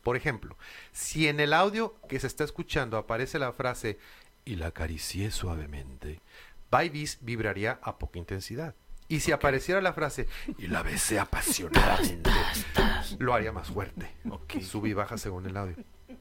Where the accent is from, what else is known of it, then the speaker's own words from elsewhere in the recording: Mexico City, Mexico; Soy defeño, vivo en el Distrito Federal. No quieren usar Distrito Federal, ya es Ciudad de México.